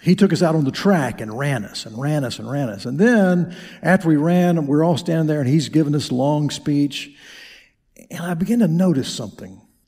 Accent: Pensacola, Florida, United States; And I'm originally from Pensacola and born in Milton, fifth generation native of this area.

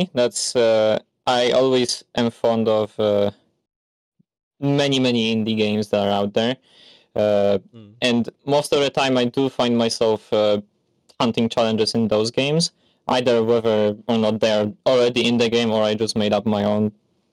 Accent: Poland; And I'm from Poland. I don't really want to say exactly from where, but I'm from Poland.

